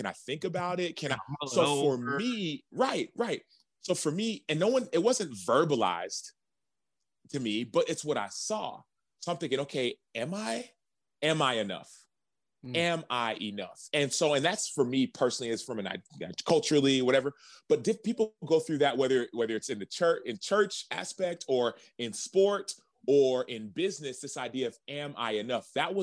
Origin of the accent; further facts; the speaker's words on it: Dallas, Texas, United States; So my growing up in Dallas experience, it wasn't like I really got a chance to know Dallas. I just got a chance to know different cultures.